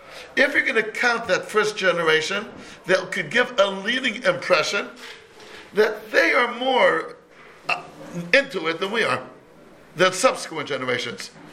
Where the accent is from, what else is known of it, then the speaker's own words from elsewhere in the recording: London, United Kingdom; growing up in Northwest London